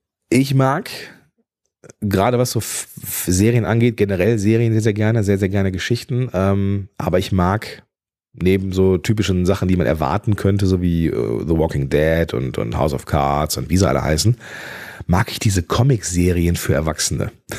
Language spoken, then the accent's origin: German; Düsseldorf, North Rhine-Westphalia, Germany; ich bin halt Düsseldorfer, ja, also quasi ja, ich fühle mich da sehr, sehr wohl, habe ja auch da studiert.